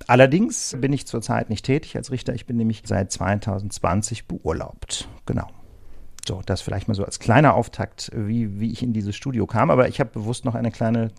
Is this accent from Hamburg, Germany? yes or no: no; Osnabrück, Lower Saxony, Germany; Ich komme zum Glück aus Osnabrück. Ja, das kann ich also auch für mich in Anspruch nehmen. Und habe dann, weil es so schön war, dort auch erstmal zwei Semester studiert.